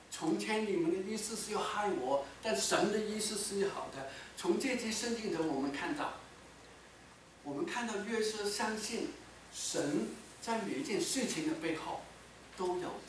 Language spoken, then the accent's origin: Chinese; Guangdong, China; 那我们广东人有句话说，仇人见面分外脸红，